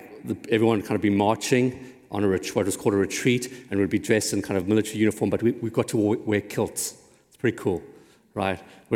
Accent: South Africa; You know, I grew up in in South Africa during apartheid

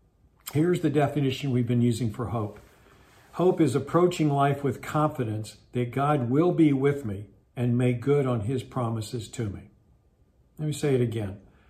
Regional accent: West Virginia, United States; It's going to be almost like where I grew up in West Virginia.

